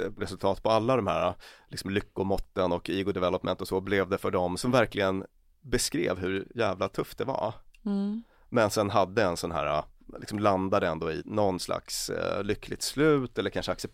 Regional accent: Luleå, Norrbotten County, Sweden; born there; Jag föddes i Luleå i och för sig.

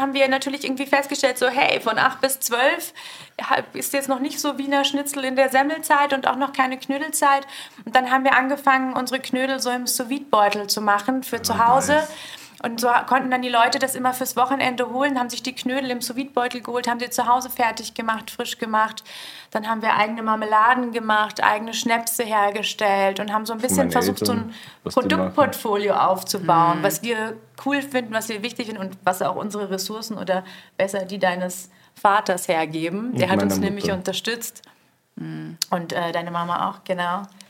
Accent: North Rhine-Westphalia, Germany; Aus Nordrhein-Westfalen.

